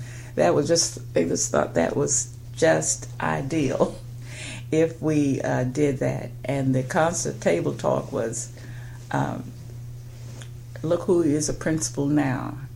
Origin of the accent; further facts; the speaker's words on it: Charlotte, North Carolina, United States; born there; as you said. I was born in 1939 in Charlotte, North Carolina.